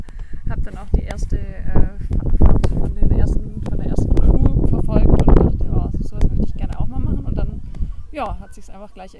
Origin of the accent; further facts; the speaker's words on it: Baden-Württemberg, Germany; ich bin 27 Jahre alt und komme aus der Nähe von Stuttgart